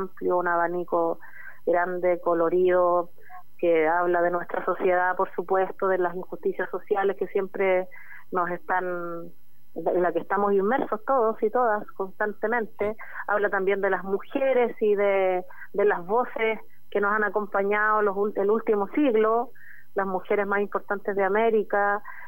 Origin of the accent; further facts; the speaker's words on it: Concepción, Biobío, Chile; now in Santiago, Chile; como yo soy penquista, soy de allá, de mi tierra, del Biobío